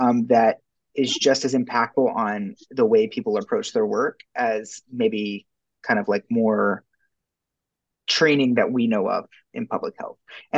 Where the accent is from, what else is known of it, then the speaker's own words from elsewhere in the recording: South Carolina, United States; This is in South Carolina. It was my hometown.